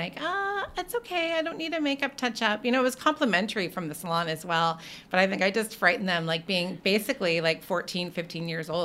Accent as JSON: {"language": "English", "region": "Ontario", "country": "Canada", "said": "Since I'm from Ontario, there was only 2 trade schools at that time you can go to, one in London, Ontario, and one in Toronto."}